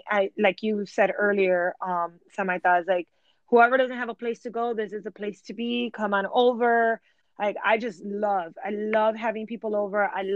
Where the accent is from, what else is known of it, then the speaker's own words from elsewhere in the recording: Chicago, Illinois, United States; and mind you, I'm from Chicago, so it has nothing to do with the weather.